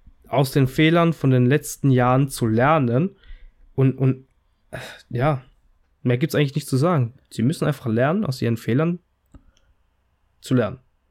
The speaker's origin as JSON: {"language": "German", "country": "Italy", "said": "Ich meine, als Italiener ist das ja auch nicht weit hergeholt."}